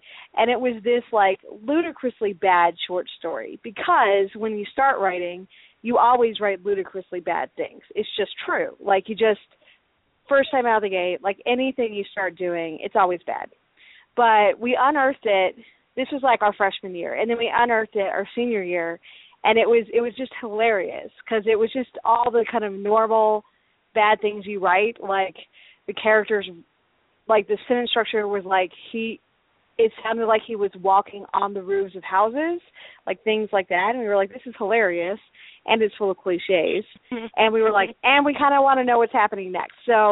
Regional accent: Texas, United States; now in Colorado, United States; I live in Colorado with my family and two cats. I grew up in Texas.

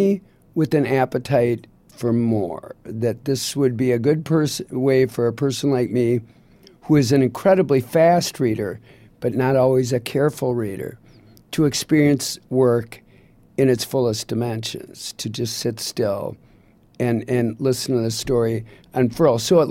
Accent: Midwest, United States; I'm from the Midwest.

